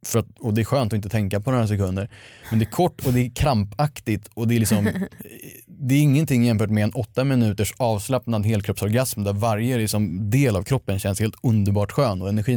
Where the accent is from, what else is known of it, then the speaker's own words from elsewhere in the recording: Stockholm, Stockholm County, Sweden; Jag växte upp i Stockholm och liksom i fina kretsar och hade allting kul och bra på det sättet, väldigt privilegierat.